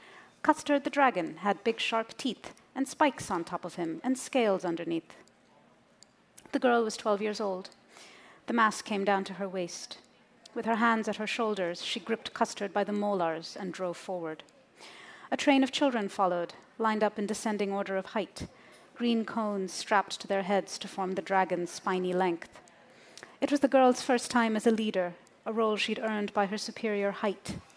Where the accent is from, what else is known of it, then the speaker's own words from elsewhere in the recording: Bangalore, Karnataka, India; I grew up in Bangalore, India